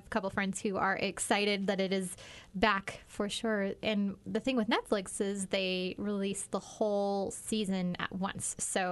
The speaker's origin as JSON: {"language": "English", "town": "Rogers", "region": "Arkansas", "country": "United States", "tie": "born or raised there", "said": "I grew up in Rogers."}